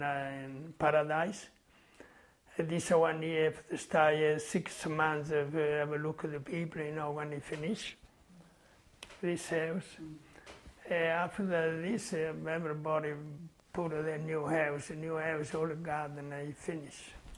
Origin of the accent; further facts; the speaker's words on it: Italy; born there; English is a second language; Oh, I was born in Italy in a garden.